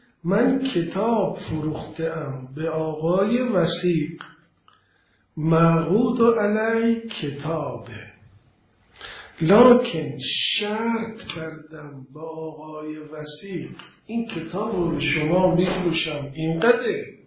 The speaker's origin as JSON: {"language": "Persian", "town": "Tabriz", "region": "East Azerbaijan", "country": "Iran", "said": "گفت شما اهل کجایی؟ گفتم من قومم. گفت کجایی؟ گفتم تبریز."}